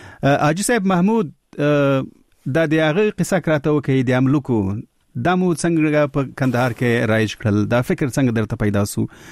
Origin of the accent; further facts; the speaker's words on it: Kabul, Afghanistan; زه اصل کې د کابل یم